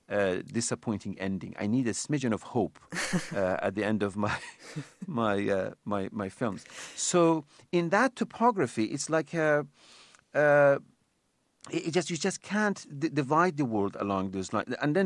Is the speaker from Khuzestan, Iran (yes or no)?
yes; Ahvaz, Khuzestan, Iran; moved away as an adult; also born or lived in Tehran; This is the story of when I moved from my hometown, Ahvaz, and came to Tehran to go to college, because there was only one college in my hometown, Ahvaz